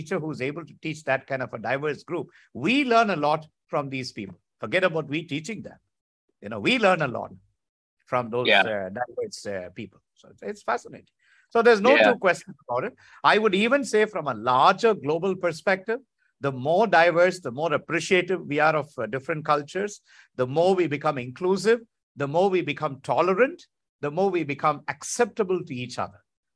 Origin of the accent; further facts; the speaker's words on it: India; I might live in Dubai or you might live in London, but at root, at heart, we are Indian.